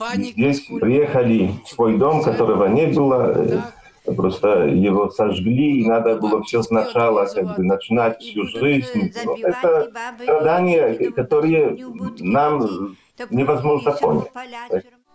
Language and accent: Russian; Poland; first language Belarusian; Russian is a second language; Я родился в деревне, где моим первым языком был белорусский язык. Я научился по-польски только в школе, там, в 6 или 7 лет. Там у нас на деревне, на улице все говорили по-белорусски.